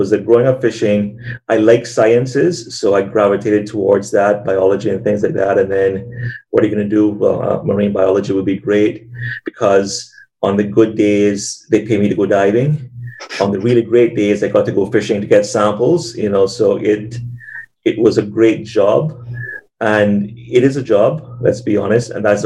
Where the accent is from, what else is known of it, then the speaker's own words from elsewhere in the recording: Cayman Islands; So I grew up fishing here in Cayman, and that was what introduced me, and then snorkeling, and then getting into scuba diving